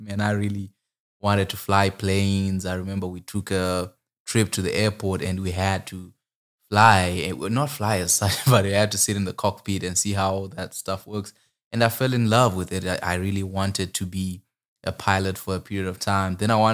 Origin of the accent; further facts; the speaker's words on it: Zimbabwe; because I come from Zimbabwe originally